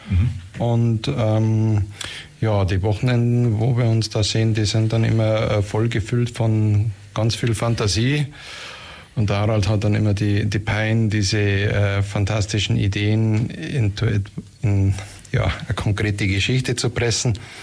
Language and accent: German; Bavaria, Germany; born there; accent: Upper Bavarian; Ich bin gebürtiger Oberbayer, wie man es vielleicht am Dialekt auch hört und hören wird.